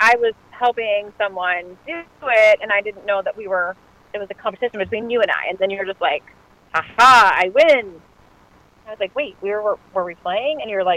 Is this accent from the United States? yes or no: yes; Marion, Ohio, United States; born there; No, I was born right here in Ohio, right in Marion, Ohio. I was not born in Kentucky.